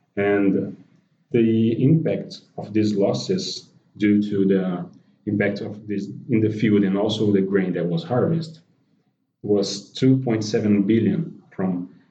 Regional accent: Brazil; I'm from Brazil, and I have a bachelor's degree in agronomy.

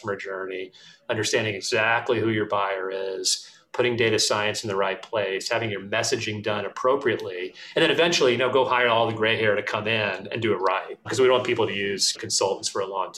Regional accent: Massachusetts, United States; Yeah, so I grew up outside of Boston and kind of saw the tech industry firsthand.

